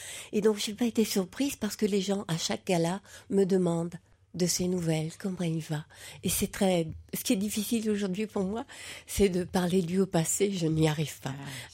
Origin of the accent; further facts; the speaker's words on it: Lille, Hauts-de-France, France; born there; Oui, je suis née à Lille.